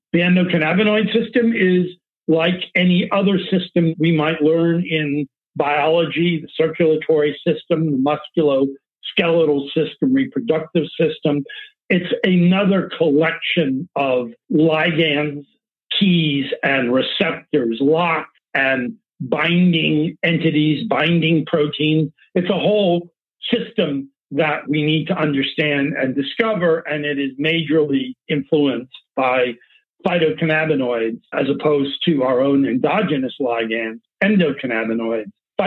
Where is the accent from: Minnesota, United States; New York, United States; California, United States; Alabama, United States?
California, United States; Palo Alto; I've come from the Bay Area. I grew up in Palo Alto